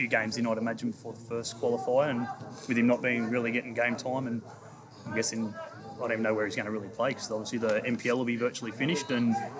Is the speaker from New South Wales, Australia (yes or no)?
yes; Newcastle, New South Wales, Australia; born and bred in Newcastle, so obviously it's going to be fairly Jets related.